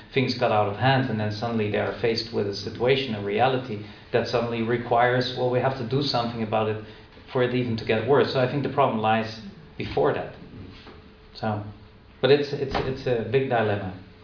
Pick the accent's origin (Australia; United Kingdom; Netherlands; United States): Netherlands; I remember very well the discussion in the 80s when abortion was legalized in the Netherlands.